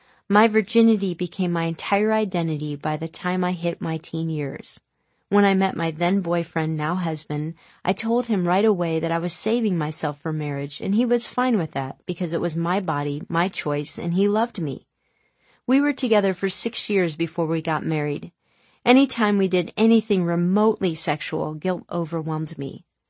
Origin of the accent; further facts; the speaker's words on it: United States; my first language is English. I think in English and know most of the slang of my English-speaking American culture.